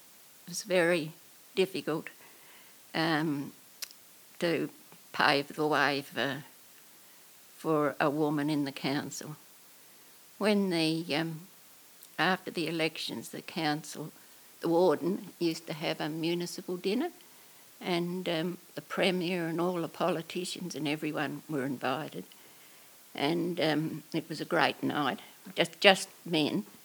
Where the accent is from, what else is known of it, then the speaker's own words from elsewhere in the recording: New Norfolk, Tasmania, Australia; I was born here in New Norfolk, and my father built that shop the year I was born, which was 1929. So I was brought up in High Street